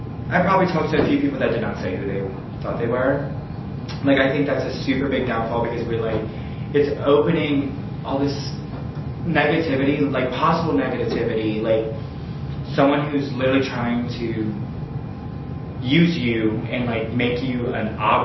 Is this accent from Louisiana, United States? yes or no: yes; Maurice, Louisiana, United States; I grew up in Maurice, Louisiana, went to country school